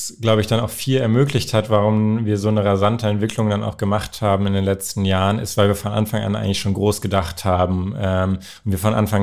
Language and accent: German; Berlin, Germany; Ich bin in Berlin aufgewachsen